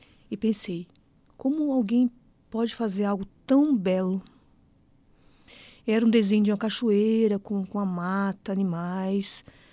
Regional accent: São Lourenço da Serra, São Paulo, Brazil; né, artista visual autodidata, sou do interior de São Paulo, São Lourenço da Serra.

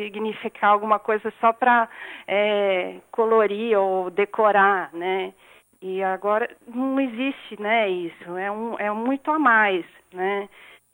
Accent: São Paulo, Brazil; now in Natal, Brazil; eu moro em Natal, eu sou de São Paulo e moro em Natal

